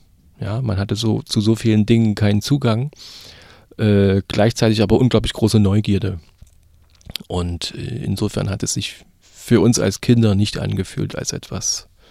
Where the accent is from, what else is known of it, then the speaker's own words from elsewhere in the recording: Schleiz, Thuringia, Germany; ich stamme aus Thüringen, aus dem östlichen Thüringen. Und von uns ist es zur bayerischen Grenze gar nicht so weit, also nach Frankenhof in diese Region. Meine Heimatregion ist sozusagen Schleiz